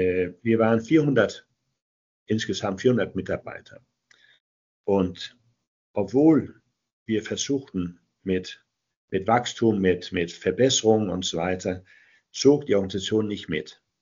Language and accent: German; Denmark; ich komme aus Dänemark seit 1996 als Berater